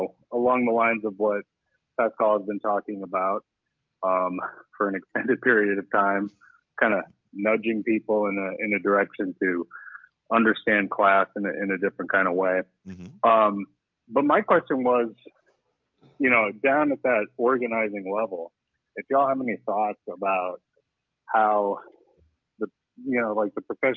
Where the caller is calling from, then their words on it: Austin, Texas, United States; I'm calling from Austin.